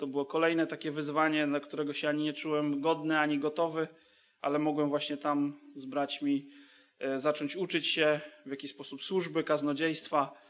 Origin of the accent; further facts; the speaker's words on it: Subcarpathian Voivodeship, Poland; Wychowałem się już w Bieszczadach i tam wzrastałem w zborze, w rodzinie. Byłem najmłodszym dzieckiem